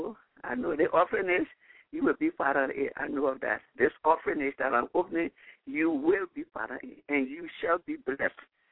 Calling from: Atlanta, Georgia, United States; I'm calling from Atlanta, Georgia.

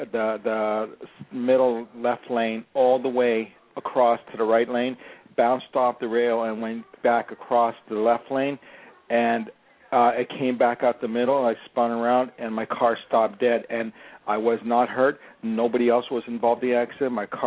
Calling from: Los Angeles, California, United States; I'm calling from Los Angeles.

